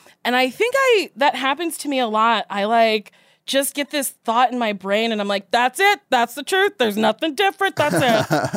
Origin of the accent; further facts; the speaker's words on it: New Jersey, United States; Which is bad, because I'm from Jersey and he's from Jersey.